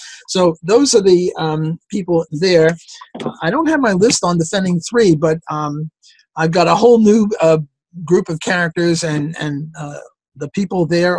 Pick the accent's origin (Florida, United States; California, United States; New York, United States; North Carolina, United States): New York, United States; I'm also from New York, so we have that in common as well.